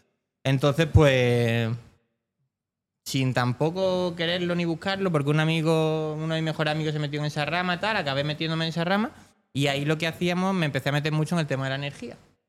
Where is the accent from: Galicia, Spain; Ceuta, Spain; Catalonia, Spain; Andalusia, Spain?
Andalusia, Spain; Málaga; yo soy malagueño y yo estudié Administración de Empresas.